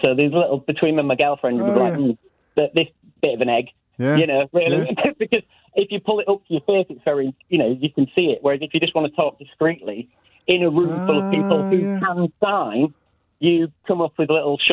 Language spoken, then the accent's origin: English; Hull, Yorkshire and the Humber, United Kingdom; But we're all from Hull, so things would creep in.